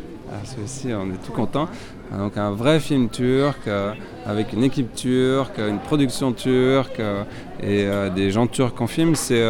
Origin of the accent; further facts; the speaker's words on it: France; Moi, je suis français d'origine italienne.